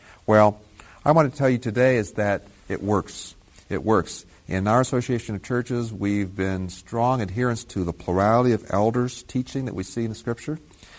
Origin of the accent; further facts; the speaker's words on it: Columbus, Ohio, United States; the church that I grew up in here in Columbus